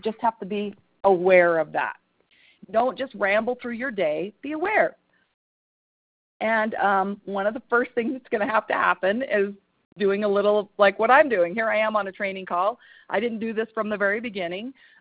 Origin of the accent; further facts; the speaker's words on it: Salt Lake City, Utah, United States; I am from Salt Lake City, Utah.